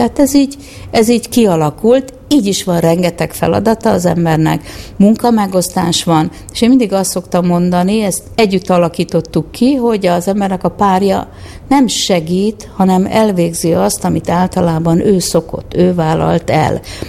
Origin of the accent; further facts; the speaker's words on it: Pétfürdő, Veszprém County, Hungary; Én Pétfürdőn nőttem fel, egyébként a személyimben Várpalota szerepel, mert amikor én születtem, akkor az már egy szocialista város volt, és Várpalota második kerülete lett Pétfürdő, egyébként ott születtem az üzemi rendelőben